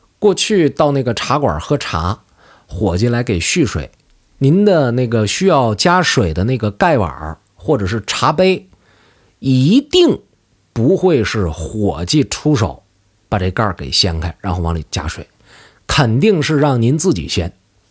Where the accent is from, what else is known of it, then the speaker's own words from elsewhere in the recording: Changchun, Jilin, China; 这个在我的老家长春啊，我们在东北也讲究这个。